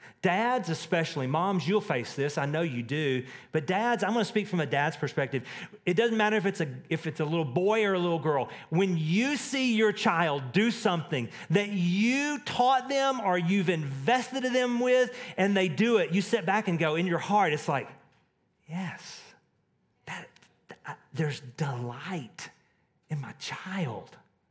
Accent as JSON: {"language": "English", "region": "Texas", "country": "United States", "tie": "born or raised there", "said": "In Texas, growing up in Texas, it was a really good Mexican meal. We would eat Mexican all the time."}